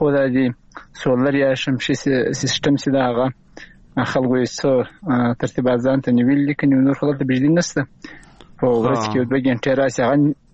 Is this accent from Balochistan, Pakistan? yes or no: yes; Loralai, Balochistan, Pakistan; د جنوبي پښتونخوا لورلای